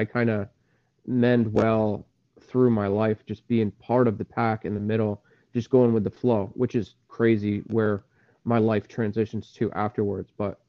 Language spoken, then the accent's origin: English; Salem, Connecticut, United States; So I came from Salem, Connecticut. I grew up, I guess you could say lower middle class.